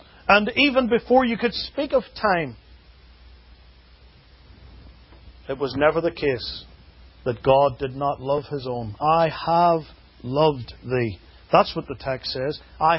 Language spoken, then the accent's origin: English; United Kingdom; Now, obviously, I come from the United Kingdom, and in the UK there are lots and lots of old things.